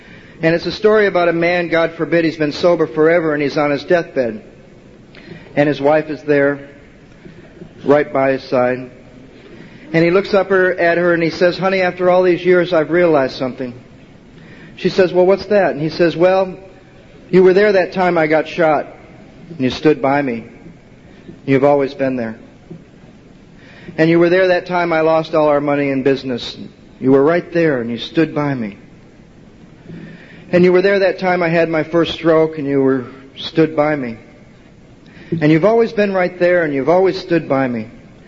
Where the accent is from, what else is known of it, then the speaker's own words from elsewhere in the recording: Santa Monica, California, United States; It's good to be here. I'm from Santa Monica, California.